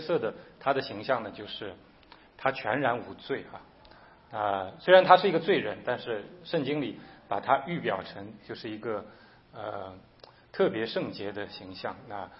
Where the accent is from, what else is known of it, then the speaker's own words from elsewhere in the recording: China; 我们都中国人，我们从小要受的教育要奋斗